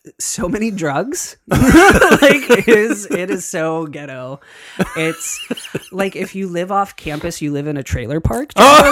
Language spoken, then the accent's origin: English; Pittsburgh, Pennsylvania, United States; I'm originally from Pittsburgh, PA.